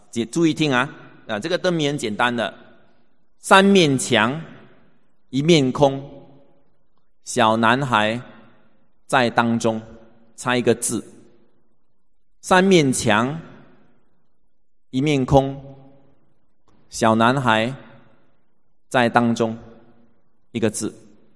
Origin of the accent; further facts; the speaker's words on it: Singapore; also born or lived in abroad; 那么2010年就到国外去进修念神学。那么2013年回到新加坡，就在我成长